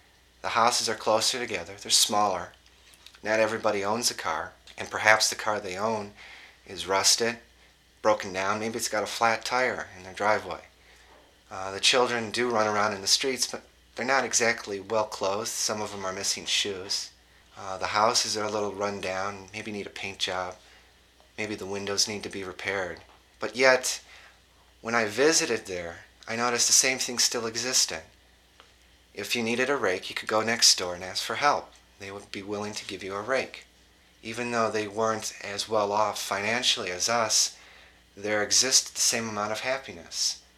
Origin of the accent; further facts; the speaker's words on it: Dearborn Heights, Michigan, United States; I'm 22 years old, and I'm from Dearborn Heights, Michigan, which is just south of Detroit.